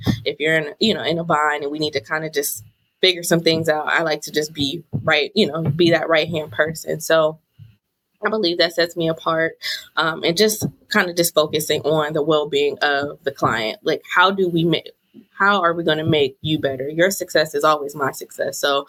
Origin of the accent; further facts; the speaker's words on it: Youngstown, Ohio, United States; now in Columbus, United States; I'm from Youngstown, Ohio. So I started that career in Youngstown, and my husband ended up getting a job in Columbus. And so we moved to Columbus about nine years ago.